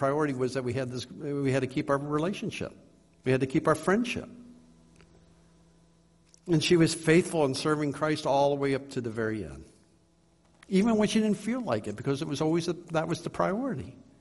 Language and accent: English; Pennsylvania, United States; and I was from Pennsylvania.